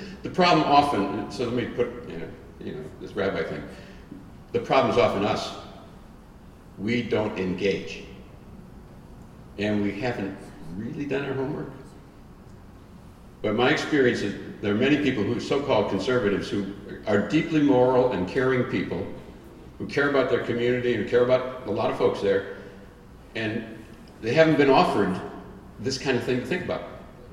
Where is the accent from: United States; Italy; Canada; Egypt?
United States; Wisconsin; remember I'm from Wisconsin, the place is filled with co-ops